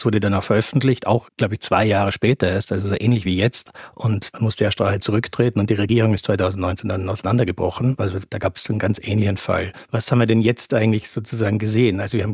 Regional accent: Austria; now in Berlin, Germany; Ich bin ja eigentlich Österreicher, lebe in Berlin.

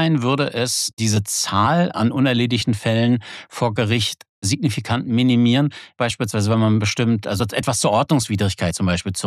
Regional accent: Germany; ich komme aus der DDR

